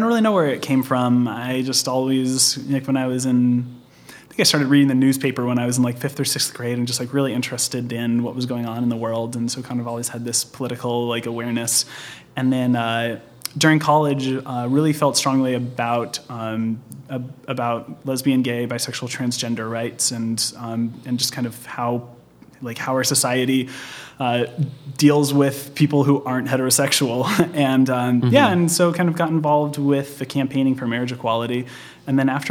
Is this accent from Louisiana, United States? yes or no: no; Sacramento, California, United States; also born or lived in Los Angeles / Bay Area; now in Portland, United States; I grew up in Sacramento.